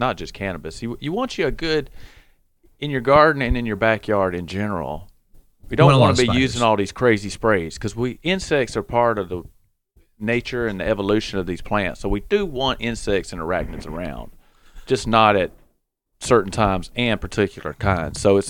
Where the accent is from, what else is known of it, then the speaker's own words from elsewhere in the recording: Alabama, United States; And I am from Alabama, and I get a Google alert on cannabis in Alabama.